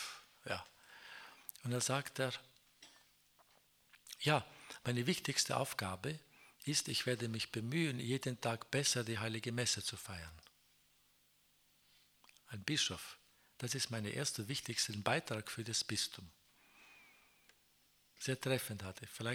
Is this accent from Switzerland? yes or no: no; Kazakhstan; auch bei uns in Kasachstan.